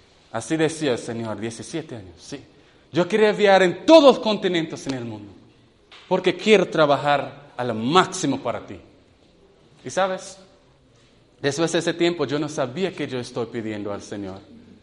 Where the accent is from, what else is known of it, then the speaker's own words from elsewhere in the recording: Jamaica; Estaba en la universidad en Jamaica. Nací en Jamaica. Entonces, allá, estaba en casa.